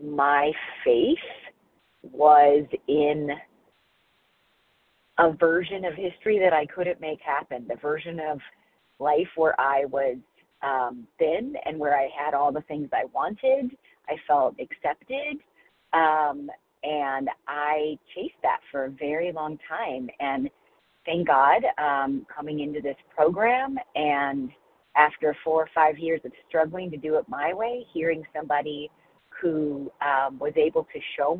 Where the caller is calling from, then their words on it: Chicago, Illinois, United States; Calling in from Chicago.